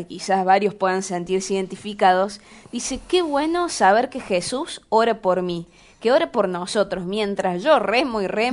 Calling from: San Pedro, Buenos Aires Province, Argentina; de San Pedro, en la provincia de Buenos Aires.

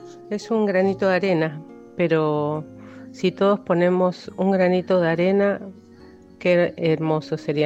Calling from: Comodoro Rivadavia, Chubut, Argentina; Soy de Comodoro Rivadavia.

